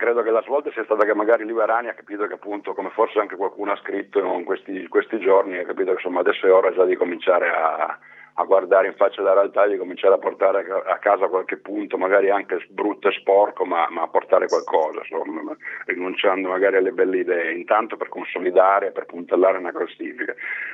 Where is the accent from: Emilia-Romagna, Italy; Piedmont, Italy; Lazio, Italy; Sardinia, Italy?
Piedmont, Italy; Turin; essendo torinese